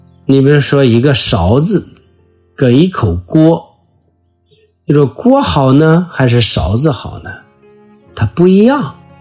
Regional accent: China; 有时候我们中国人，尤其是中国人的传统和文化，很容易攀比。

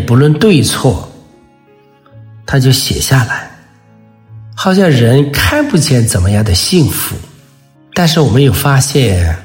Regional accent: China; 就像我们中国人说，好人不长寿，坏人活千年。

